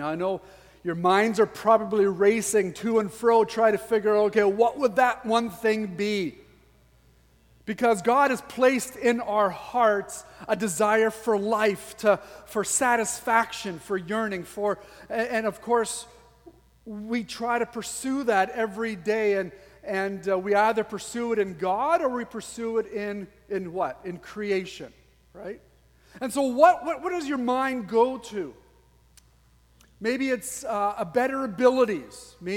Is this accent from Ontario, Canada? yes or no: no; Saskatchewan, Canada; It turns out I grew up in Saskatchewan.